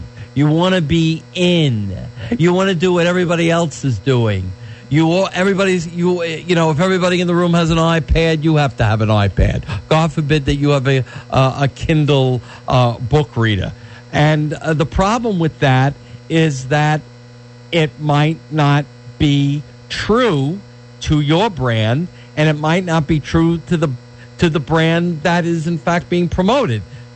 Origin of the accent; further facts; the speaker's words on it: Ridgewood, New York, United States; I wanted to deny that I was from Queens. I was from Ridgewood. I was a blue-collar guy